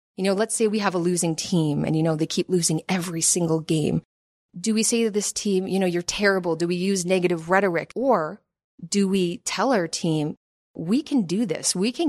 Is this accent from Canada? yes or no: yes; Hamilton, Ontario, Canada; Born and raised in Hamilton, lived here for 36 years. Ward 2 and Ward 3 have been my home. I have built my businesses here. I went to Cathedral High School.